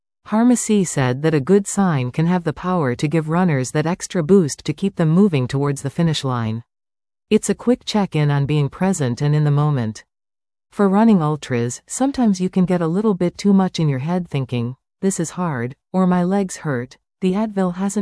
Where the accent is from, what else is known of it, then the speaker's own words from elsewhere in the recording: Winnipeg, Manitoba, Canada; I'm originally from Winnipeg